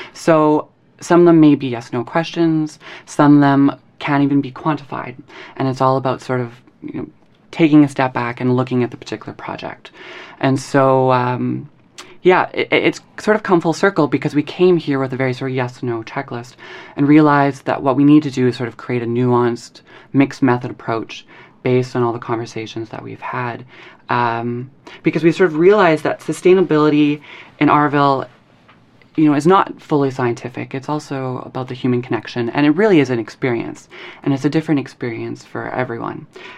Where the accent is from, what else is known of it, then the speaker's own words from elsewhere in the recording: Winnipeg, Manitoba, Canada; In my hometown of Winnipeg in central Canada, it was like -40 the other day.